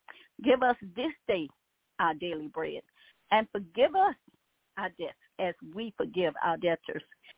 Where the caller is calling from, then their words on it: Baton Rouge, Louisiana, United States; I am calling from Baton Rouge, Louisiana.